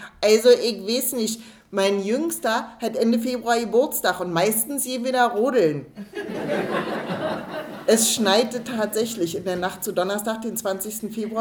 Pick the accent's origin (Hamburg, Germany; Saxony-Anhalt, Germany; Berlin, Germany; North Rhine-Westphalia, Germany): Berlin, Germany; ich komme aus Berlin, ich bin in Berlin geboren. Meine ganze Familie sind Berliner, meine Großeltern, Urgroßeltern